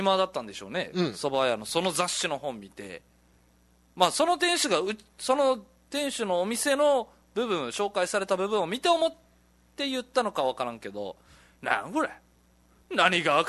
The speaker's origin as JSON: {"language": "Japanese", "town": "Yaese", "region": "Okinawa", "country": "Japan", "said": "八重瀬町出身だし"}